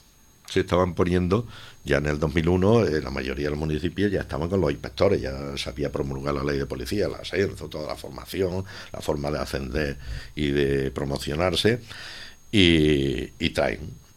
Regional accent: Andalusia, Spain; now in Catalonia, Spain; yo soy andaluz, mi entorno hablamos en castellano, llevo aquí unos años ya, en Cataluña, y por tanto el catalán que yo hablo es de Urella, le dije yo, digo, es de oído

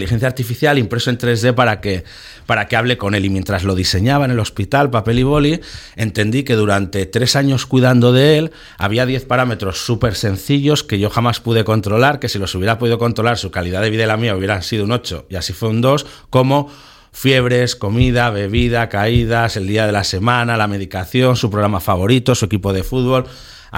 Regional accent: Zaragoza, Aragon, Spain; also born or lived in United States; now in Sitges, Spain; aunque somos de Zaragoza, vinimos a vivir a este paraíso hace algunos años.

